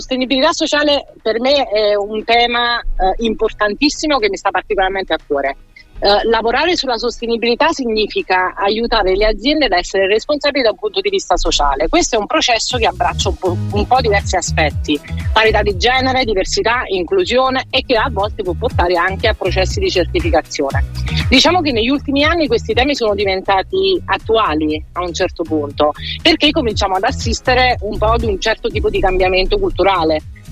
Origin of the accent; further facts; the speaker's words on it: Campania, Italy; now in Milan, Italy; io sono una campana per metà americana, che però si è trasferita al nord ormai troppo tempo fa, tipo 15 anni fa. Nasco in una famiglia tradizionale, quindi papà commerciante, mamma casalinga.